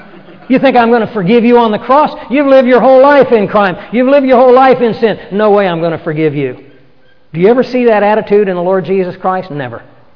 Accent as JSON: {"language": "English", "region": "Kansas", "country": "United States", "tie": "born or raised there", "said": "Where I grew up in the Flint Hills of Kansas, we had several artesian wells"}